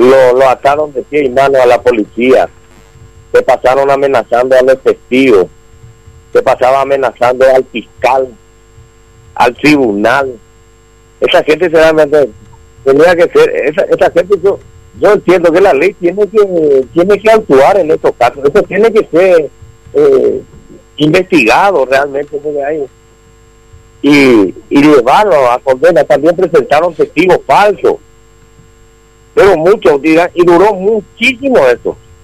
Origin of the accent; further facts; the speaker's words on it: Luque, Central, Paraguay; Nosotros somos de Luque, de la República de Luque.